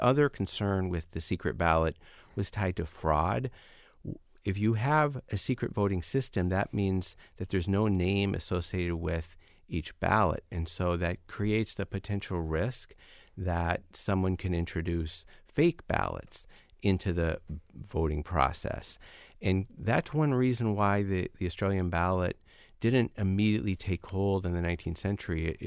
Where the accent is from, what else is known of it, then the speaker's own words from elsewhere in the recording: Iowa, United States; I'm from Iowa. I'm a visiting professor at Ohio State this fall, but I'm originally from Iowa.